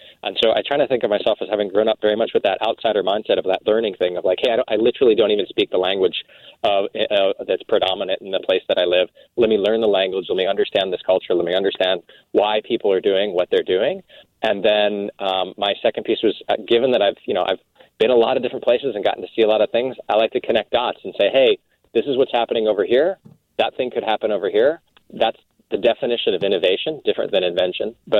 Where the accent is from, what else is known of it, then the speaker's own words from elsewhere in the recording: El Paso, Texas, United States; also born or lived in Midwest; I was born in the Midwest, and when I was very young, my folks, my mom went to go work for the U.S. military down on the Mexican border in El Paso, Texas, as a doctor.